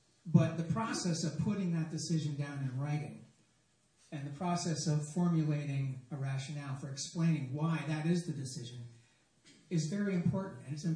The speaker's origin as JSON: {"language": "English", "region": "Vermont", "country": "United States", "tie": "born or raised there", "said": "Just my background, I grew up in Vermont."}